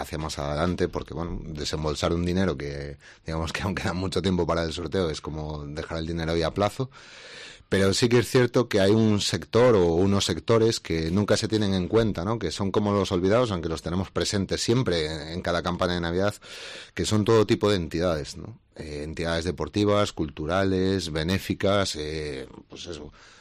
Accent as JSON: {"language": "Spanish", "region": "Galicia", "country": "Spain", "said": "Y como buenos gallegos nos gusta pues poner algún tipo de detalle."}